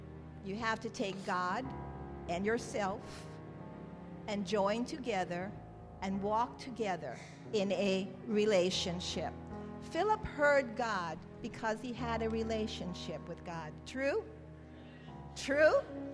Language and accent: English; Hawaii, United States; I grew up in Hawaii, so we had inner tubes all over the place.